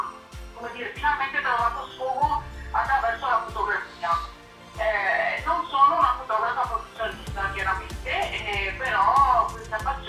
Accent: Venice, Veneto, Italy; born there; now in Quarto d'Altino, Italy; io sono nata a Venezia. E anche se sono una signora, vi dico che sono nata il 1° luglio del 1972. Abito a Quarto d'Altino, che è in provincia di Venezia

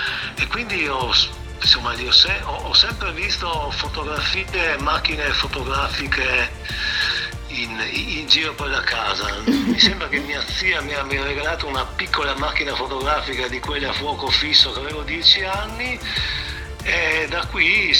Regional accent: Trieste, Friuli-Venezia Giulia, Italy; born there; now in Udine, Italy; io sono un geologo triestino, sono nato a Trieste, mi sono laureato all'Università di Trieste in geologia, poi per problemi di famiglia, per questione di famiglia mi sono trasferito ormai da 30 anni a Udine.

